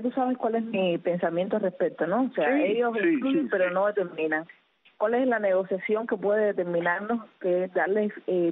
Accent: Cuba; Somos el pueblo de Cuba

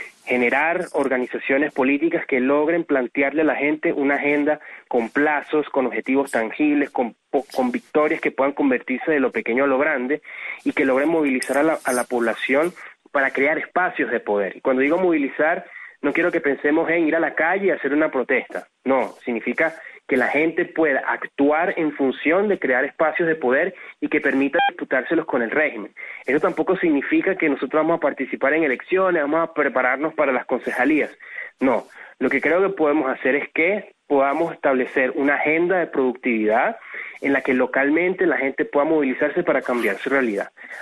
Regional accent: Venezuela

